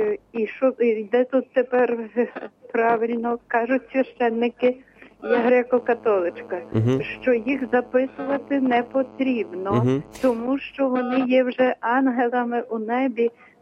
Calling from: Lviv, Lviv Oblast, Ukraine; Я з Львова

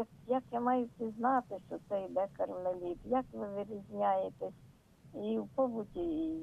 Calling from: Kyiv, Ukraine; я із Києва.

